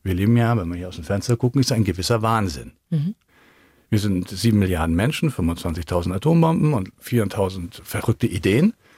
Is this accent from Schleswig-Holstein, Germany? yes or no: yes; Kiel, Schleswig-Holstein, Germany; now in Allgäu, Germany; Ich komme ja aus Kiel, oben von der Ostsee. Und hätte mir nie gedacht, dass ich da mal im Allgäu lande.